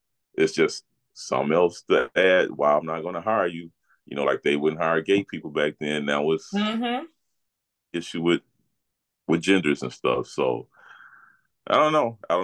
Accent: the South, United States; I was raised in the South, and my mom and dad believe in Adam and Eve, not Adam and Steve.

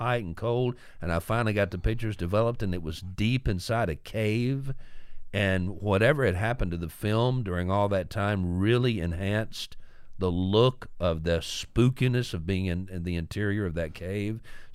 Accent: Bowdoin, United States; I'm going to Bowdoin this weekend to my hometown

